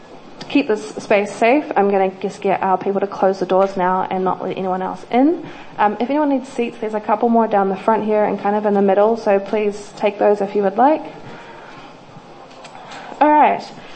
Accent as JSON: {"language": "English", "country": "New Zealand", "tie": "born or raised there", "said": "I grew up in Aotearoa, mostly in very, very Pākehā areas"}